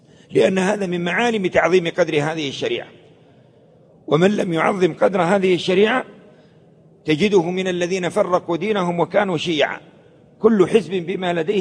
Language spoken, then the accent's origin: Arabic; Mecca, Makkah Province, Saudi Arabia; الدرزن يسمونه عندنا في مكة الدرزن يعني 12.